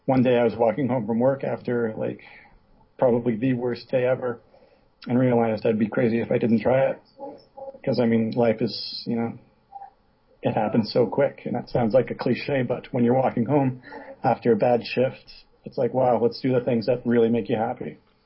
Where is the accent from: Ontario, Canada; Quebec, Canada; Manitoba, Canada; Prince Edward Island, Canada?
Ontario, Canada; Pembroke; now in Ottawa, Canada; Right now it's Thanksgiving weekend in Canada, so I'm in my hometown visiting.